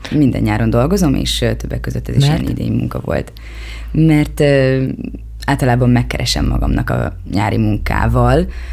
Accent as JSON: {"language": "Hungarian", "town": "Balmazújváros", "region": "Hajdú-Bihar", "country": "Hungary", "tie": "born or raised there", "said": "konkrétan Balmazújvároson nőttem föl, de van nagyon sokan ismerik biztos a Keleti Főcsatornát, és ott rengeteg víkendház van. Na, mi azon a környéken laktunk, tehát rendesen családi házunk volt kint, és még mindig azóta is kint van."}